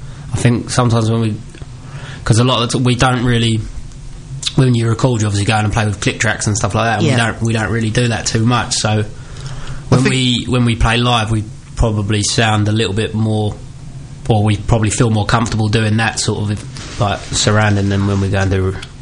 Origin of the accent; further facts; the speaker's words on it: Collier Row, London, United Kingdom; Collier Row.